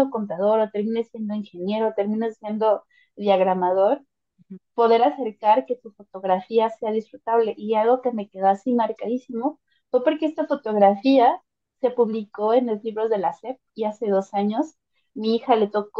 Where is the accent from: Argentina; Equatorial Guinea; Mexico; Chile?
Mexico; somos mexicanos